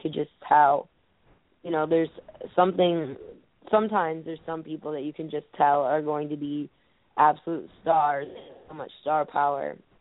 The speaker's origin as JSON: {"language": "English", "country": "United States", "said": "Well, I've started saying that Shimmer, even though I'm American and it's in Chicago, that I'm a minority there"}